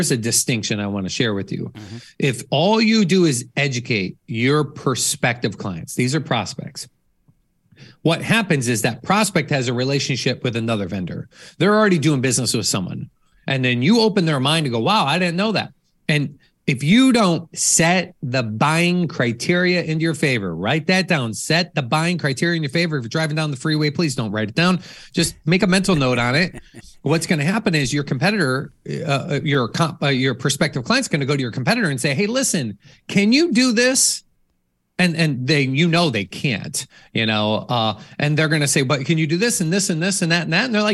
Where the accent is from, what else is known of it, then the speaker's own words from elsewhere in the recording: Chicago, Illinois, United States; I was a big, you know, I'm from Chicago.